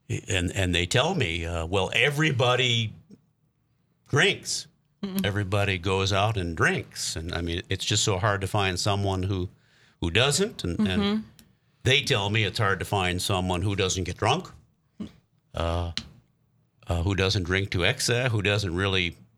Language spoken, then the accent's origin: English; Milwaukee, Wisconsin, United States; I grew up in the big city. Technically, my hometown is Milwaukee, and I guess I went to a lot of movies.